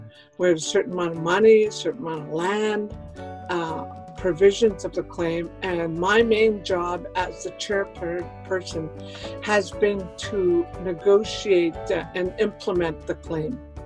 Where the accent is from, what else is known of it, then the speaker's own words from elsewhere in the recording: Northwest Territories, Canada; I am from the Northwest Territories in the Saugatuck region. I'm Dene, I'm Mountain Dene.